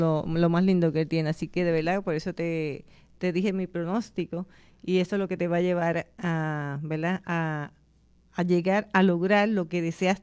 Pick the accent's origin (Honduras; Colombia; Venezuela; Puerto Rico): Puerto Rico; porque somos puertorriqueños.